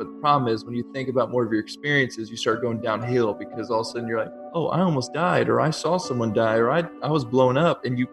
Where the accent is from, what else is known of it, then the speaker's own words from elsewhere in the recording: Washburn, Illinois, United States; So originally I'm from Washburn, Illinois. That's where I grew up.